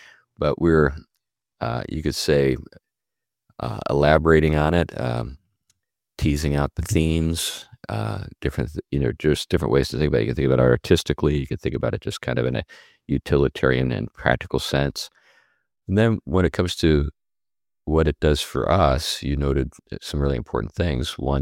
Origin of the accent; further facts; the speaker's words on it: Pennsylvania, United States; I come from Western Pennsylvania, where there are lots of men with 9 fingers.